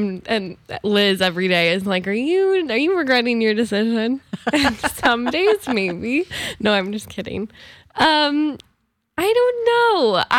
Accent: Seattle, Washington, United States; Well, I grew up in Seattle. I grew up in West Seattle, just over the boat.

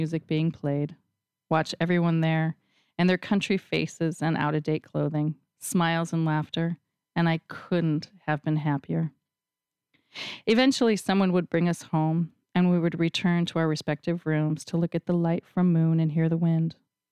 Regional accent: Ireland; There was nothing for a girl of my age to do there, but I really loved being Irish, and I loved the ragged hills that lay beyond her cottage.

